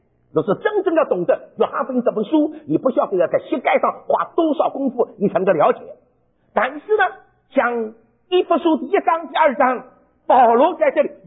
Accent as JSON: {"language": "Chinese", "country": "China", "said": "我们中国人说提纲挈领，"}